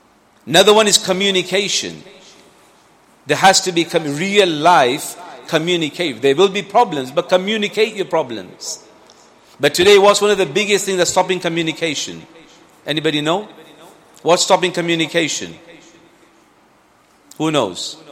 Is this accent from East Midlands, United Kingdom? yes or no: yes; Leicester, East Midlands, United Kingdom; And I'm 47, well, now 48. Before, when we were told, when we grew up here in Leicester and Highfields